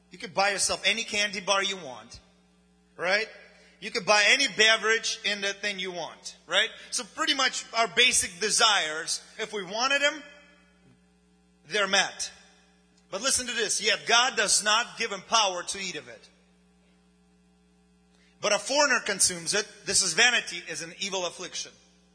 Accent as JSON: {"language": "English", "country": "United States", "second_language": "English", "said": "And I am American too, so don't look at me. Although I have an accent"}